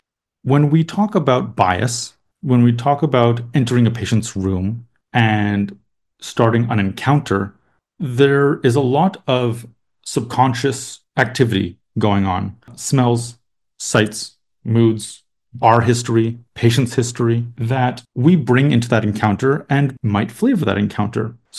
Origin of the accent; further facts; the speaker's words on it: Canada; now in United States; So as you mentioned, I'm from Canada originally, although I quickly came down to the United States.